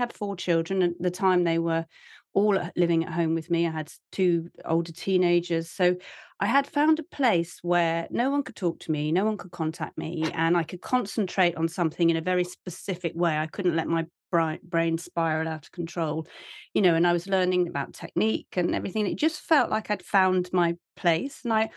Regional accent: South West England, United Kingdom; So I grew up in Cornwall by the coast, but I didn't really learn properly to swim at school.

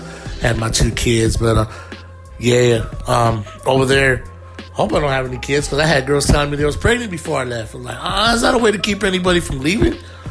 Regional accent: California, United States; All I had to say, I was from California.

